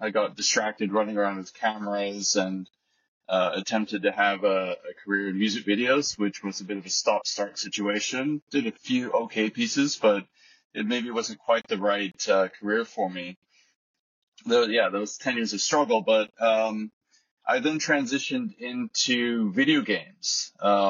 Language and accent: English; Vancouver, British Columbia, Canada; I'm originally from Canada, Vancouver, Canada, and I grew up with a father that was quite into cars